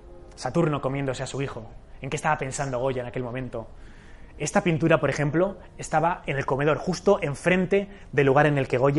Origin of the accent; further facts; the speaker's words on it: Zaragoza, Aragon, Spain; Pero bueno, ya como soy de Zaragoza, pues tengo que barrer para casa.